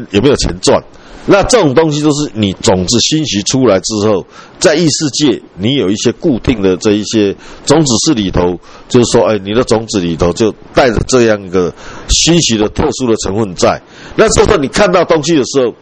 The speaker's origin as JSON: {"language": "Chinese", "country": "China", "said": "我中国人看到一样东西先研究能不能吃"}